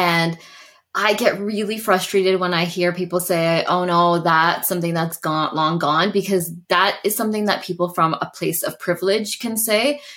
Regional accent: Canada; also born or lived in England; I have never lived a day in India. I was born in England. I grew up in Canada.

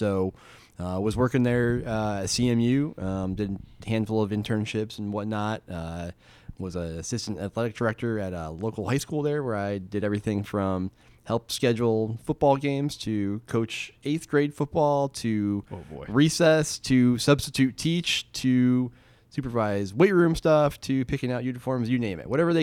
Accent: Dansville, Michigan, United States; You know, I grew up in that area, about 15 minutes out of Lansing, Michigan, in a small town called Dansville.

